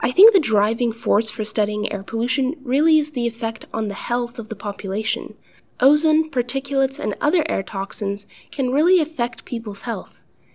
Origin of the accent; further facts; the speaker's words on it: Manila, Metro Manila, Philippines; I grew up in the Philippines, in Manila, and Manila is a very, very polluted city. It's one of the worst megacities.